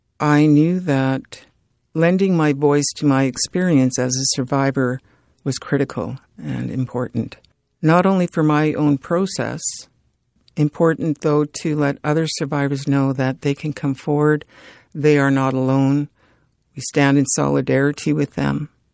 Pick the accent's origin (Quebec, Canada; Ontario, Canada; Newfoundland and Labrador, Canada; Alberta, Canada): Alberta, Canada; Edmonton; I grew up in Edmonton and I grew up in the north.